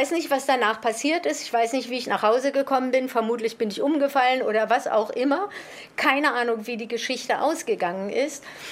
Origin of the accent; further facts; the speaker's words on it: East Berlin, Berlin, Germany; ich komme aus Ost-Berlin.